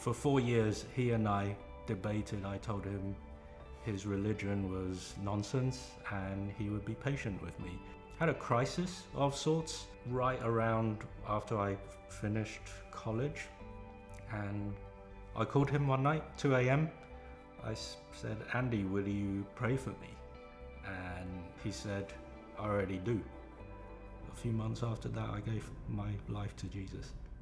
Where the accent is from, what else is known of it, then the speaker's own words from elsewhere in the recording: Canterbury, South East England, United Kingdom; also born or lived in Taiwan; I grew up in Taiwan. My parents divorced. My mom married an Englishman. So I grew up in a suburb of Canterbury.